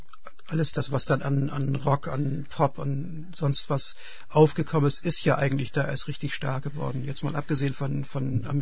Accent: Bremen, Germany; born there; Ich bin ja gebürtig aus Bremen.

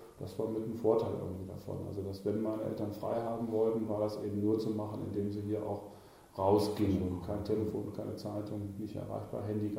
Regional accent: Lübbecke, North Rhine-Westphalia, Germany; born there; Ich komme gebürtig aus Lübbecke, das ist in der Nähe von Minden in Westfalen.

